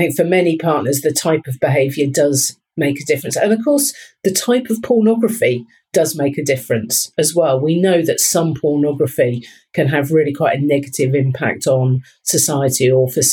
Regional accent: Brighton, South East England, United Kingdom; I'm actually from Brighton originally. It's my hometown. I spent lots of time there as an adolescent.

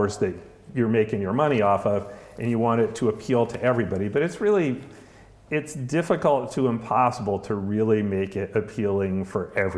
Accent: East Coast, United States; I grew up on the East Coast of the States

